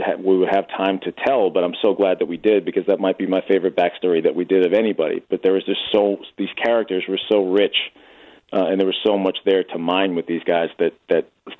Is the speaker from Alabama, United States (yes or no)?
no; Boston, Massachusetts, United States; I love the little story arc, especially as a Bostonian